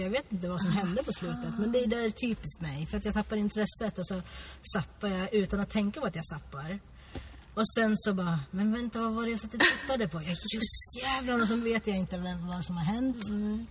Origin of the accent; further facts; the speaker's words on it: Gävle, Gävleborg County, Sweden; jag vet att hemma i Gävle finns det ett hus som är rosa. Jag kommer ihåg när det där, jag var liten